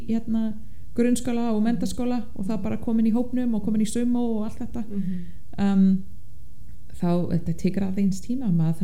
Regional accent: Ottawa, Ontario, Canada; now in Iceland; þú veist Ottawa höfuborgin það sem ég er ólst upp

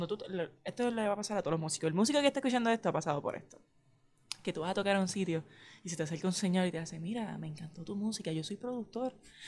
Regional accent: south, Puerto Rico; accent: southern jíbaro; Yo sé que mi dicción no es la mejor, pero es que tengo un acento así de jibarita del sur.

